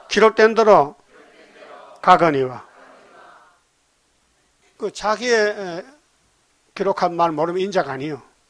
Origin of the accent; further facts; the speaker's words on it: Gyeongsang, South Korea; 이 사람 경상도 우리 고향 사람인데